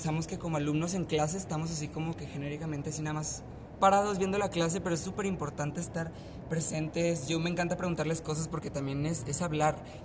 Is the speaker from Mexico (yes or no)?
yes; Ciudad Juárez, Chihuahua, Mexico; also born or lived in Monterrey; No, yo soy de Chihuahua, de Juárez.